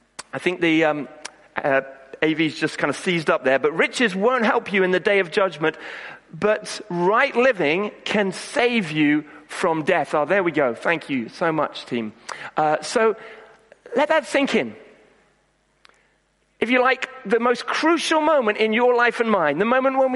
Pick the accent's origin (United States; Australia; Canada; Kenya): Kenya; as I was growing up in Kenya, only a few hundred yards from one of the largest slums in the world